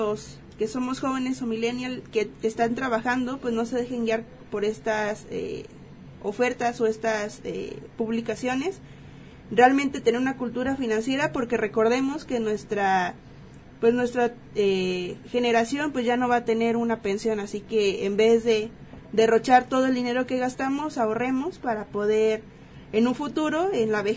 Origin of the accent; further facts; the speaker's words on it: Mexico; porque como buenos mexicanos, o la mala costumbre que nos viene arrasando, pues bueno, no tenemos esa cultura de ahorrar.